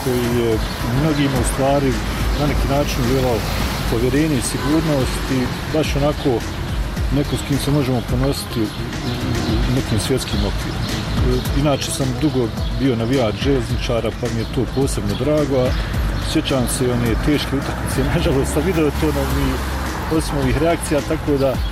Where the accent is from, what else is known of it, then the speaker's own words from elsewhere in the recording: Bosnia & Herzegovina; biti ponosan kao Bosanac, Hercegovac